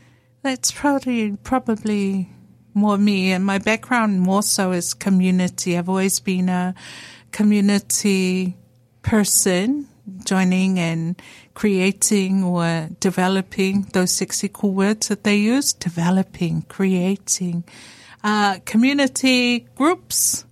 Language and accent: English; Auckland, New Zealand; I grew up in South Auckland, Otara, 274. And I schooled there, I went to college